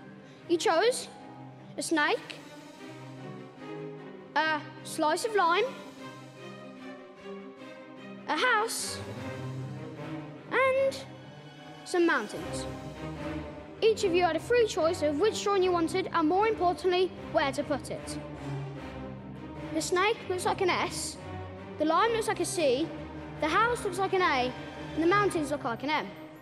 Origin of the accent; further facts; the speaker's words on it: England, United Kingdom; I'm from England.